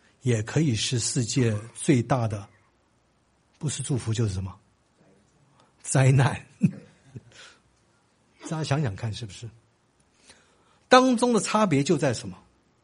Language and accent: Chinese; Taiwan; born there; 我虽然是在台湾出生的，可是我父母亲都是在中国大陆出生，所以在台湾呢就被称呼叫做外省人啦，或叫大陆人啦，或到外省人啦。